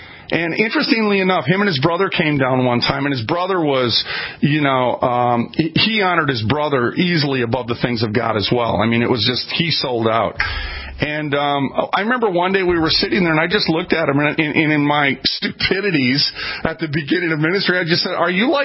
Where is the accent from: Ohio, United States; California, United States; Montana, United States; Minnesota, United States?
Minnesota, United States; Minneapolis; I'm from North Minneapolis. I was a welfare kid, okay?